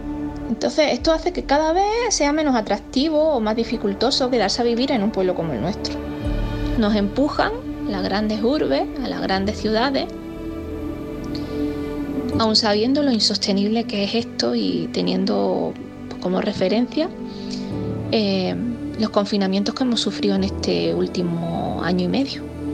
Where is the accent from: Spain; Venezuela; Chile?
Spain; Granada, Andalusia; now in Jubrique, Spain; aunque soy granadina, hace algún tiempo que resido en Jubrique. Bueno, soy parte de su población, me considero jubriqueña.